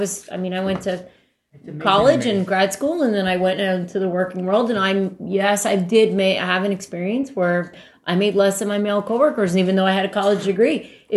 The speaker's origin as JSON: {"language": "English", "country": "United States", "said": "because I'm Italian American, of my family, when they came over, I always looked to see what the women did"}